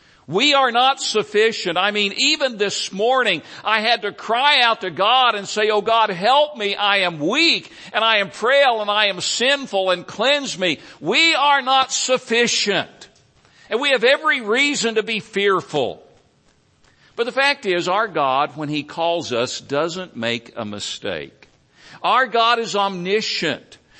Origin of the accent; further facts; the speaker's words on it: Tennessee, United States; I was raised in East Tennessee. I was in an unchurched family. I was reached for Christ through a Southern Baptist VBS at the age of 10 and surrendered to the call to preach at the age of 15 as a Southern Baptist.